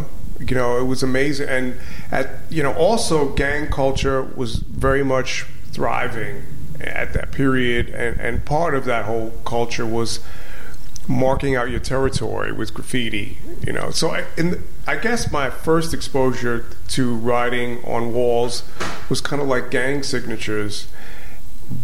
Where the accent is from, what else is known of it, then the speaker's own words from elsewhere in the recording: Brooklyn, New York, United States; Yeah, originally I'm from Crown Heights, Brooklyn.